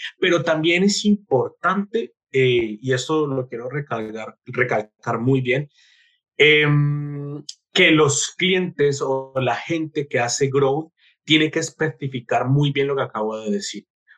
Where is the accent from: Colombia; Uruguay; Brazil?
Colombia; moved away as an adult; now in Spain; soy colombiano, vivo en España hace alrededor de 6 años.